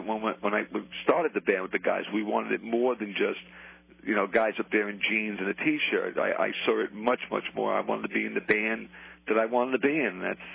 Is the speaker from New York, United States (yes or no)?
yes; Brooklyn, New York, United States; I'm a kid from the streets. I was born in Brooklyn, poor neighborhood. Mom and dad, and I had brother, three sisters, lived in four rooms, Coldwater Flat, tough neighborhood.